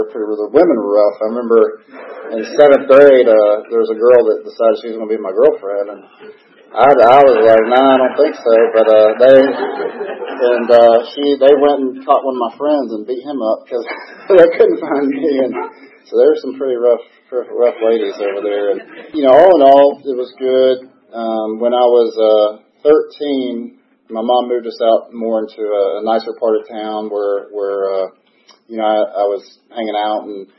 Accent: Pittsburgh, Pennsylvania, United States; born there; I was born in Pittsburgh in 1976. I'm 47 years old.

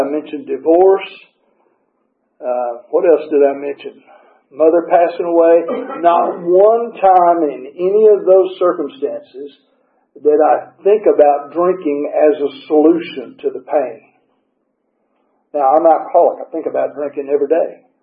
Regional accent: Alabama, United States; I was born and raised in Alabama. I'm a huge Alabama fan.

